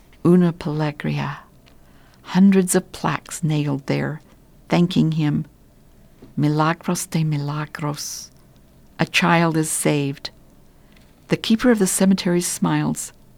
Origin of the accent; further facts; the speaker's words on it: United States; I'm always amazed at how many people, when they find out I'm from the United States, attack me to ask me questions.